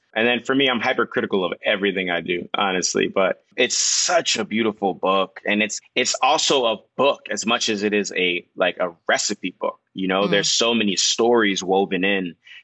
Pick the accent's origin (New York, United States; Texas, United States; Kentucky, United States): New York, United States; So, like, you know, growing up in New York, it's such a melting pot.